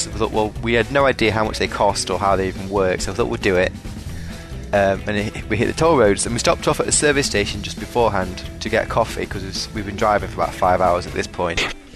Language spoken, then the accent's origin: English; England, United Kingdom; Or being English.